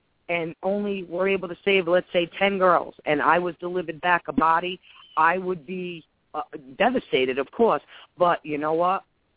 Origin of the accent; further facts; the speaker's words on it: Tiverton, Rhode Island, United States; Fall River, Mass. Right on the state line. I grew up in Tiverton. All my family was in Fall River.